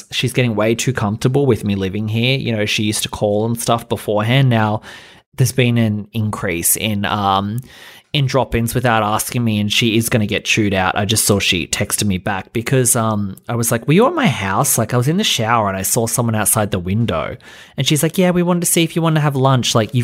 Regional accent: Australia; I'm Australian.

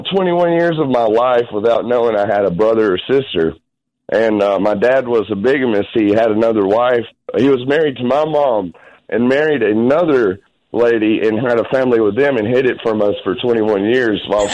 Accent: South Carolina, United States; They lived in Oconee County, which we stay in. I grew up in Pickens County, just one county over.

